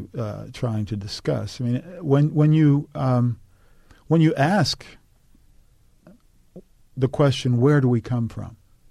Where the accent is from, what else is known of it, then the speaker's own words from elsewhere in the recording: Homewood, Pennsylvania, United States; growing up in Homewood, the barbershop, the women at home, the preacher on Sunday, the preacher on the radio, the music, all of that.